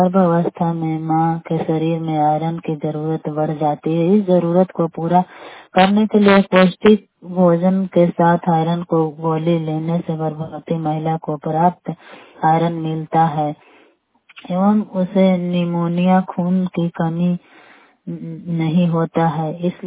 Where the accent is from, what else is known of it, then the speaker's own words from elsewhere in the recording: Bihar, India; मैं पाता पंचायत का रहने वाली हूँ, औरंगाबाद जिला के निवासी हूँ।